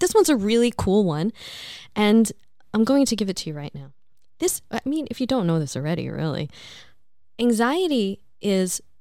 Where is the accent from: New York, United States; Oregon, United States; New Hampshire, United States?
New York, United States; I'm from New York, so, you know, we have a lot of, like, Jewish, Italian culture there